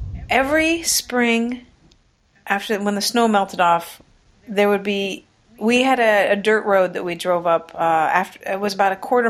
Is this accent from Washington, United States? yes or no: yes; Washington, United States; I grew up in the foothills of the Cascade Mountains in Washington State.